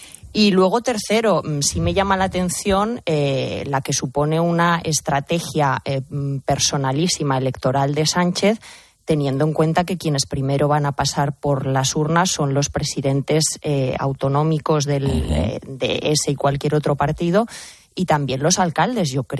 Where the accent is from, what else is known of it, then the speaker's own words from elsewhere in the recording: Valladolid, Castile and León, Spain; Yo que soy de Valladolid